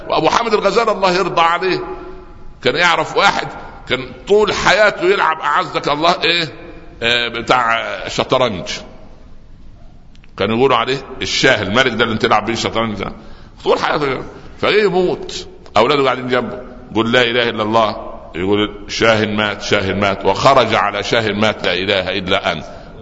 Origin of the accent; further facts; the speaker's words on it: Upper Egypt, Egypt; يعني يقول عندنا في الصعيد مثلا